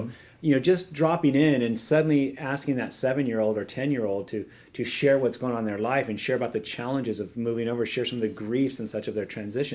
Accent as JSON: {"language": "English", "region": "California", "country": "United States", "said": "And I come from California culture yeah. where we're all in the same hot tub."}